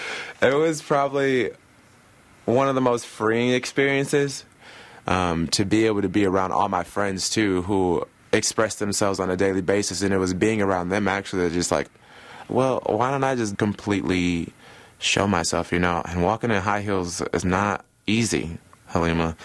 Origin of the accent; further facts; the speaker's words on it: Milwaukee, Wisconsin, United States; So, born and raised here in Milwaukee. Grew up all over the city, so South Side, living in very like low socioeconomic areas. I grew up really fast.